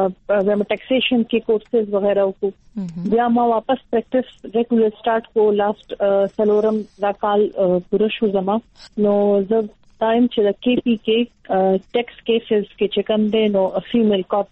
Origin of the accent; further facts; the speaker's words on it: Peshawar, Khyber Pakhtunkhwa, Pakistan; زه په پېښور لوکل یم او زه دلته مطلب دلته پیدا شول